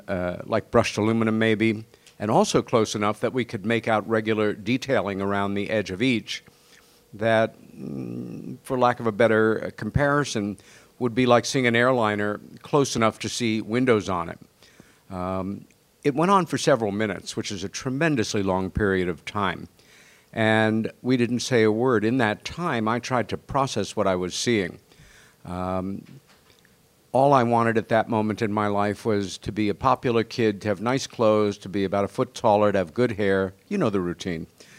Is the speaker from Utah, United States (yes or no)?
no; New York, United States; I was born in New York City, but my sisters and I grew up in a little village on Long Island.